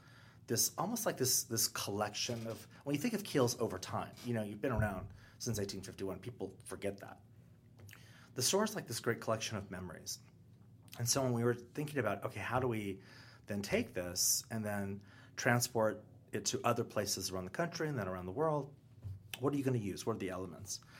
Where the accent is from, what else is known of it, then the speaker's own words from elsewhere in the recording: California, United States; And I'm from Southern California.